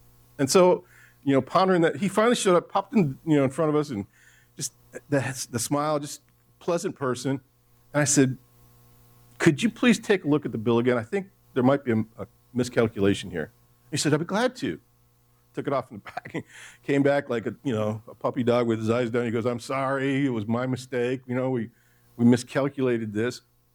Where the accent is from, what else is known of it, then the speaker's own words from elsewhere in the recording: Detroit, Michigan, United States; I grew up in Detroit working for my family selling produce.